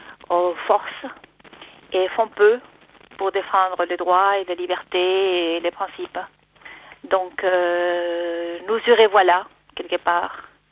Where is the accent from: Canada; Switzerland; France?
France; now in Germany; J'habite en Allemagne, je suis enseignante en secondaire, je suis française de nationalité.